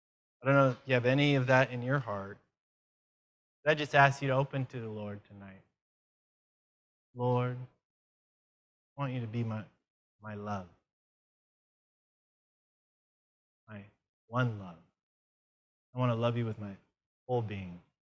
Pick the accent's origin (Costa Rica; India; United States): Costa Rica; I was from Costa Rica.